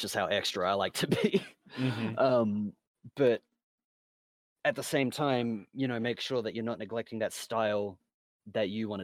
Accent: Australia; It's like, I'm an Australian dude.

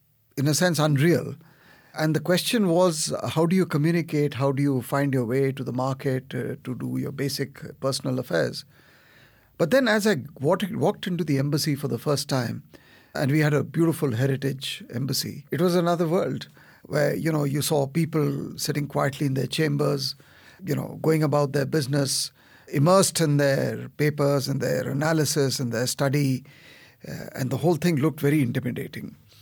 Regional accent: India; as India grew in stature, as an Indian diplomat, you definitely had more of a role to play.

